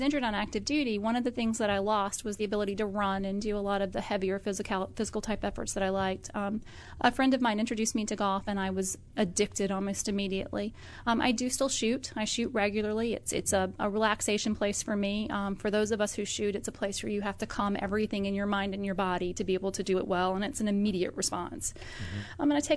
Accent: the South, United States; I actually remember growing up in the South and saying that I wasn't sure that I would have a husband, but I knew I would have kids.

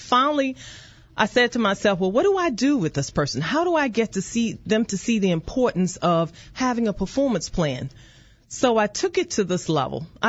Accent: Virginia, United States; I grew up in Virginia. I've been a Virginia resident all my life. I've lived in different parts of Virginia

